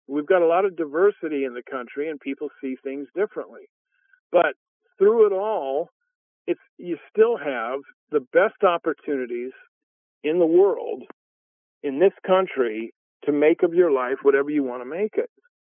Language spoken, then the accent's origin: English; Utah, United States; born there; Well, I was born in Utah. I live in Maryland.